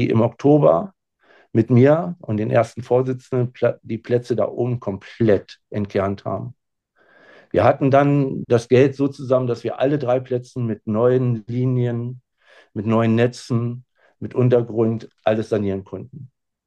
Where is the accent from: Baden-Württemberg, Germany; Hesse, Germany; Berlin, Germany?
Berlin, Germany; born there; ich bin geborener Berliner.